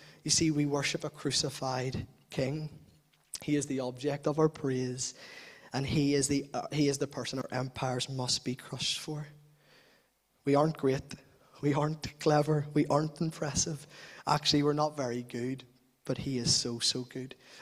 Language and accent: English; Northern Ireland, United Kingdom; accent: Belfast; now you have to try and say it in my accent, and you all hear them saying the Belfast accent.